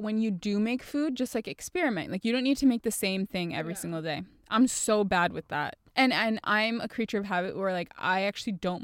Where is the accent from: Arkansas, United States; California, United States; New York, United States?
New York, United States; I'm a New Yorker.